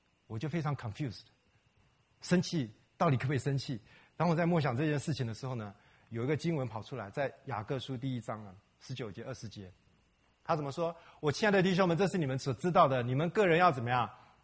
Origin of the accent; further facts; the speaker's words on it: China; 我们中国人很多这些东西，那美国人很简单